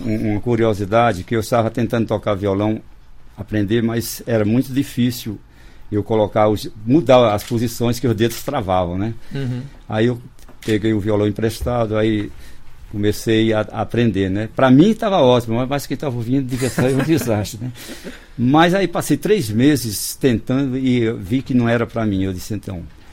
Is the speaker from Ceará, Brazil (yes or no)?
yes; Missão Velha, Ceará, Brazil; Eu nasci em Missão Velha, por sinal tem no mapa ainda, viu?